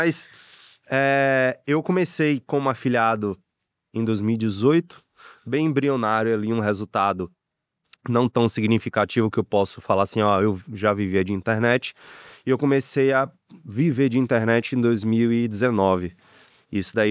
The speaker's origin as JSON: {"language": "Portuguese", "town": "Salvador", "region": "Bahia", "country": "Brazil", "tie": "born or raised there", "said": "que eu sou de Salvador, eu moro na Bahia. Nasci, cresci e continuo morando lá em Salvador. Amo o meu estado, amo minha cidade, minha cultura."}